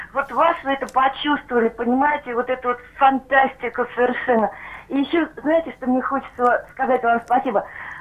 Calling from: Moscow, Russia; Москва, я вас всех приветствую.

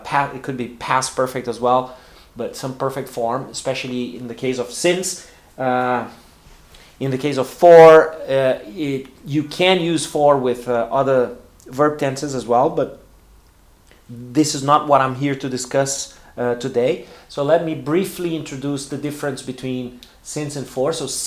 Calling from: Porto Alegre, Rio Grande do Sul, Brazil; English is a second language

